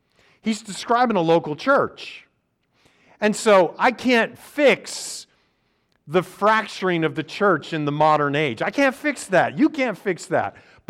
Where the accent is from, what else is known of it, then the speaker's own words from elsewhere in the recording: New Jersey, United States; In the mid-Atlantic colonies, New Jersey in particular, my home state, you had no established church.